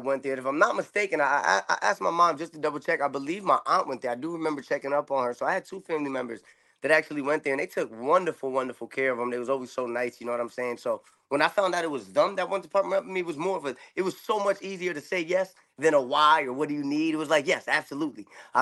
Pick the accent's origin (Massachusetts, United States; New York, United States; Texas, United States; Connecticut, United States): Connecticut, United States; New Haven; moved away as an adult; now in Florida, United States; New Haven, Connecticut, born and raised, man. Went to every New Haven school out there my whole entire life, bro. I just moved to Florida not too long ago, probably about 4 or 5 years ago.